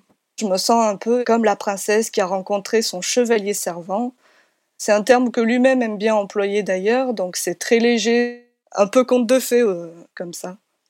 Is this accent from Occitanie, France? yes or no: yes; Nîmes, Occitanie, France; Donc, je suis originaire de Nîmes à la base